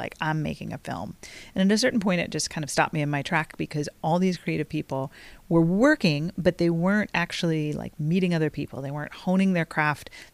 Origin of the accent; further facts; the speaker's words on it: Oklahoma, United States; And I'm originally from Oklahoma.